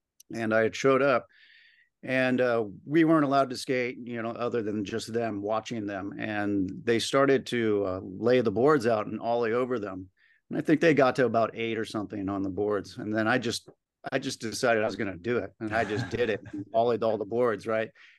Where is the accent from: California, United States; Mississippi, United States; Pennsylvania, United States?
California, United States; Isla Vista; And then there was one day I was I grew up in Isla Vista.